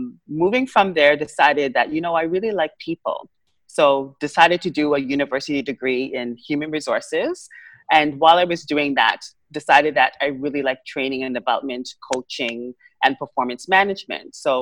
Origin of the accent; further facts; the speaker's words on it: Antigua & Barbuda; also born or lived in Canada; So I was born in Canada. I grew up in Antigua. So people always say, how come you have an accent? I'm like, I have an accent. I was actually raised in Antigua as a child.